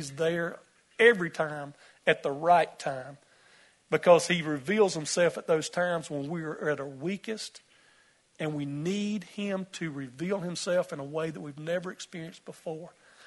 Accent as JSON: {"language": "English", "region": "Bible Belt", "country": "United States", "tie": "born or raised there", "said": "You see, too often growing up in the Bible Belt here, we know a lot about Jesus."}